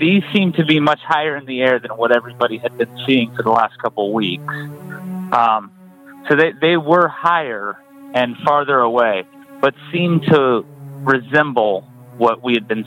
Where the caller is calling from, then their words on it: Phoenix, Arizona, United States; I'm calling from Phoenix, Arizona.